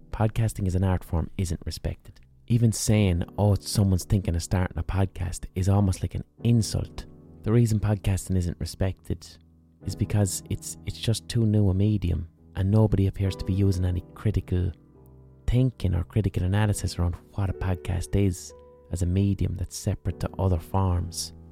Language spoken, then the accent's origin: English; Ireland; as Irish people we can be globally overrepresented, like we are in literature, you know?